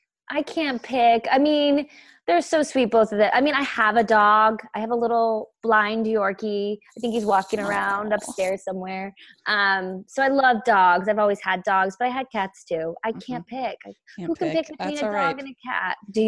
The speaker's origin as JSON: {"language": "English", "town": "Vancouver", "region": "British Columbia", "country": "Canada", "tie": "born or raised there", "said": "I grew up in Vancouver. So I grew up with the mountains and the ocean."}